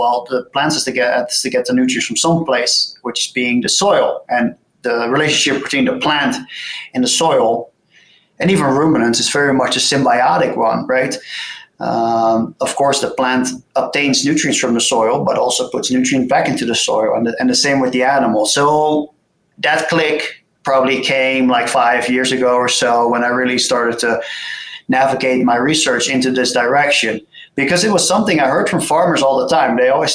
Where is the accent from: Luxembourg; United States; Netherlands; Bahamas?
Netherlands; South Holland; English is a second language; I grew up close to Rotterdam, which is a major city, but I didn't grow up in the city, but close to farmland.